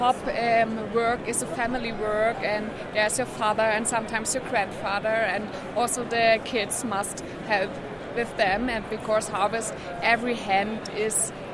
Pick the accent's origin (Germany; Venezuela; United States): Germany; East Germany; English is a second language; I'm from the Elbe-Saale, that's the east region of German